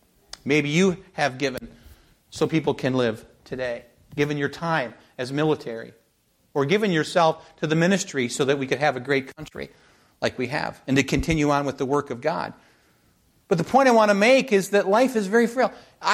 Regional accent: Madison, United States; I grew up here in Madison. I had a paper route. I had my own money.

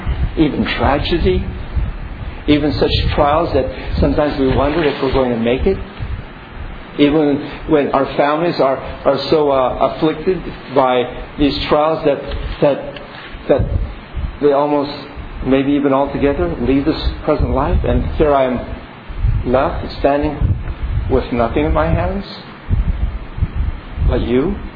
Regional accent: Philippines; I'm Filipino

